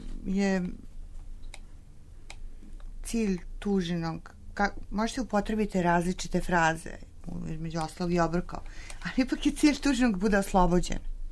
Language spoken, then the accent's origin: Serbian; Serbia